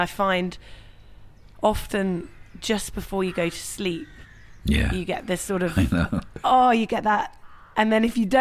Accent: Bristol, South West England, United Kingdom; I remember being at Rough Trade Records in Bristol, which is my hometown.

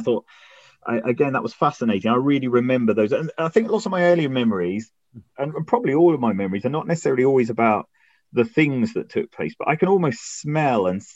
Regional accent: Lee-on-the-Solent, South East England, United Kingdom; also born or lived in Portsmouth; brought up on the coast in a place called Leon Solent, which is between Portsmouth and Southampton.

